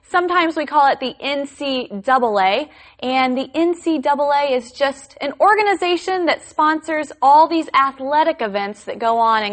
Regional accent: United States; And you know, since we're from America, we've both experienced this excitement.

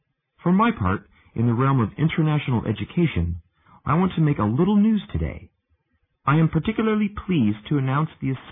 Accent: United States; I'm an American, so I'm compelled to look for practical applications.

